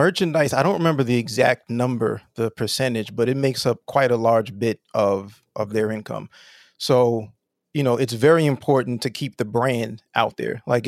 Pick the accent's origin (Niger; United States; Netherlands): United States; Roosevelt, New York; I'm from Roosevelt, New York, but there was one in Freeport, New York that was less than a mile away.